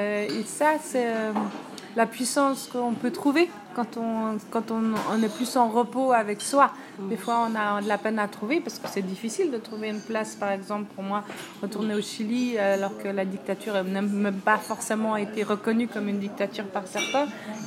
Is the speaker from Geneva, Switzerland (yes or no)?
yes; Geneva, Switzerland; accent: Genevan; Moi, je suis très contente d'avoir ma tête d'indigène et d'avoir mon accent genevois.